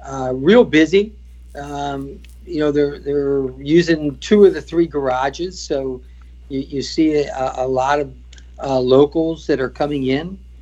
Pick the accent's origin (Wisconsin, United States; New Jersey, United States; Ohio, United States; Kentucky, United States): New Jersey, United States; Toms River; Small world, being that I grew up in Tom's River.